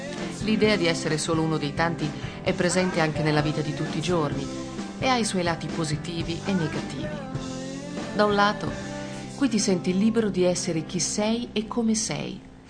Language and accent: Italian; Imola, Emilia-Romagna, Italy; moved away as an adult; now in London, United Kingdom; ho 35 anni e da 8 vivo a Londra. Nata e cresciuta a Imola